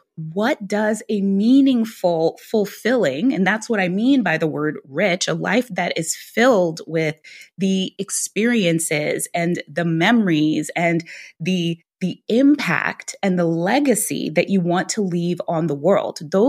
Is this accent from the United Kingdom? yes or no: no; Guyana; now in United States; my parents, when they talked to me there, we were immigrants. We came from Guyana.